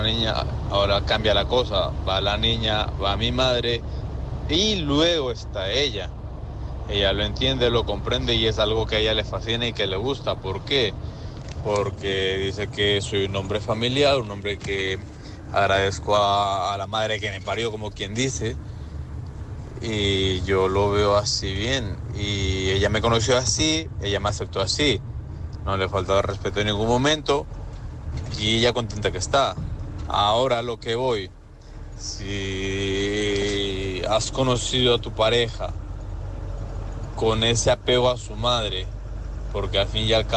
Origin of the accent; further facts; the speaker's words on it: Ecuador; Yo soy latino, soy de Ecuador, tengo 33 años.